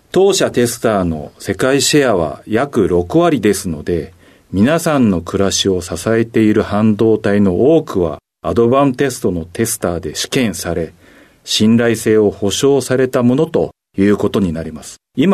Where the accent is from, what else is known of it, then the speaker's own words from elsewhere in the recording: Ota, Gunma, Japan; 群馬県太田市というところです。